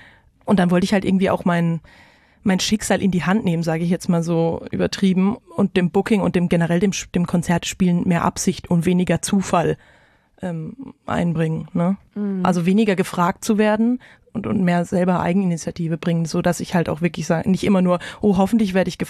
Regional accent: Bretten, Baden-Württemberg, Germany; now in Mainz, Germany; Ich bin 28 Jahre alt und ich wohne in Mainz. Ich komme ursprünglich aus dem Badischen in der Nähe von Karlsruhe, Bretten.

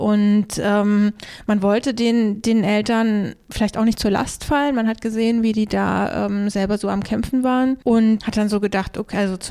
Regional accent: Eisenhüttenstadt, Brandenburg, Germany; dass diese Freiheit sich bei uns in Eisenhüttenstadt wirklich eher als so totale graue Orientierungslosigkeit, Hoffnungslosigkeit und Unsicherheit darstellte

